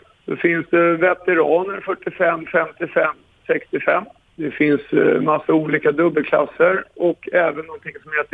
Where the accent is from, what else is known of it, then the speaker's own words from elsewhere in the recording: Nynäshamn, Stockholm County, Sweden; now in Båstad, Sweden; För egentligen kommer jag uppifrån Stockholm. Jag är född och uppvuxen i Nynäshamn som ligger 5 mil utanför Stockholm. Men flyttade till Båstad för ungefär 1,5 år sedan.